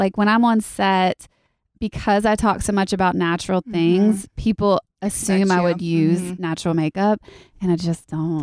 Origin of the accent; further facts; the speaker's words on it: Louisiana, United States; he's from Louisiana. I'm from Louisiana.